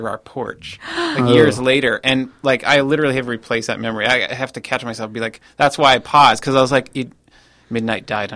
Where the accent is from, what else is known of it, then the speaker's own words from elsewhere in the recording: Laconia, New Hampshire, United States; Laconia, New Hampshire.